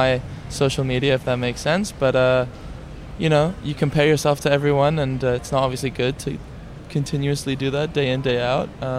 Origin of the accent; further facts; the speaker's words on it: Lebanon; now in London, United Kingdom; I'm Lebanese.